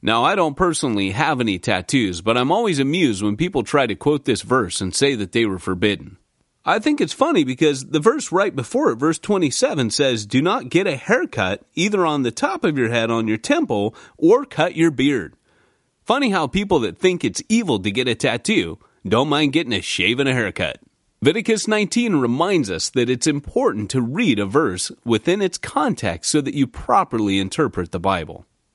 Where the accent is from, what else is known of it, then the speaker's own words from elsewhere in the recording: California, United States; I'm from Southern California